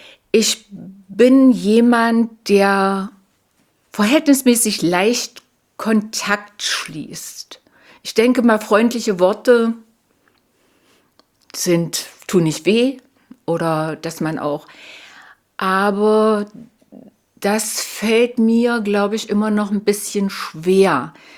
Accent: East Germany, Germany; Ja, ich sehe mich als Ostdeutsche, aber ich sehe mich jetzt im Ganzen auch als Deutsche.

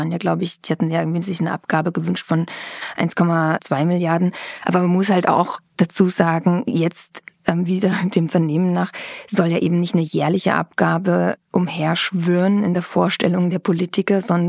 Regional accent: Austria

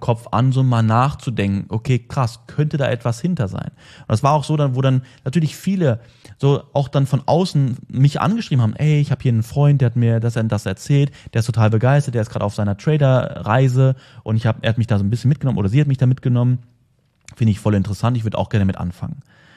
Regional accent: Germany; ich bin in Deutschland groß geworden.

